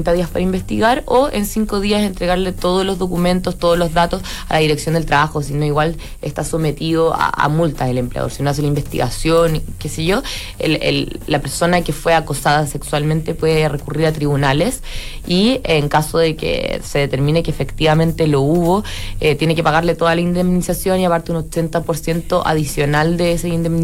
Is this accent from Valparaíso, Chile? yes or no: no; Punta Arenas, Magallanes, Chile; Sí, yo soy magallánica.